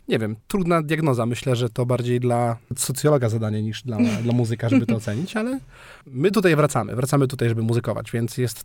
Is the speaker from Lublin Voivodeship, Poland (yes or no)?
no; Reszel, Warmian-Masurian Voivodeship, Poland; Z basistą nawet pochodzę z jednej małej miejscowości, czyli z Reszla.